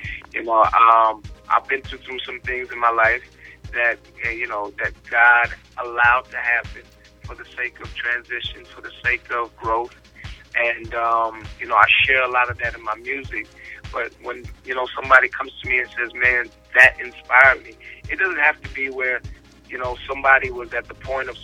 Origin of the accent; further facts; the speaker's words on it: Toronto, Ontario, Canada; I have my father's from Jamaica, my mother's from Trinidad. I don't know if everybody knows, I'm from Canada originally.